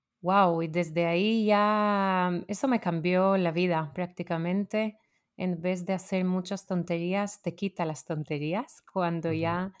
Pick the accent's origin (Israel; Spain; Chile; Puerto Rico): Israel; born there; Spanish is a second language; quien no me conoce, pues nací en Israel hace 46 años, ahí dentro de un kibbutz, que es una forma súper bonita de convivencia, de vivir.